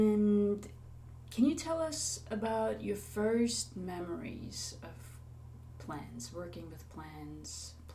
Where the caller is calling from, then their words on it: Anchorage, Alaska, United States; I'm here with Mary Goddard. We are on Zoom. I'm calling in from Anchorage, Alaska